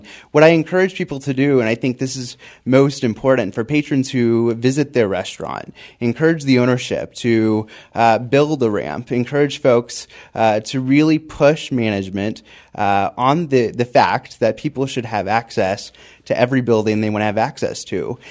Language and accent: English; North Carolina, United States; now in Charlotte, United States; I grew up on the Outer Banks, a place that's not accessible at all. And so that's what really attracted me to the city of Charlotte.